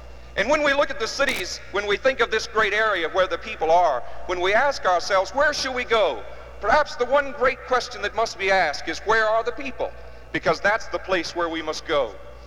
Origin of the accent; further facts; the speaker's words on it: Albuquerque, New Mexico, United States; moved away as an adult; also born or lived in Texas; because I was born in Texas at the place where my father was the pastor. But I was only 2 years old when we moved out to Albuquerque, New Mexico, and I would really think of that as home.